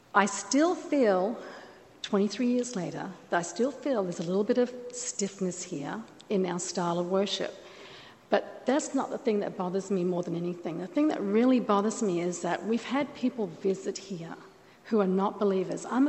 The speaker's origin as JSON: {"language": "English", "country": "Australia", "lives_now": "United States", "said": "23 years ago, I came to First Baptist from Australia. And when I first came here, I have to say that the style of service was not what I was used to."}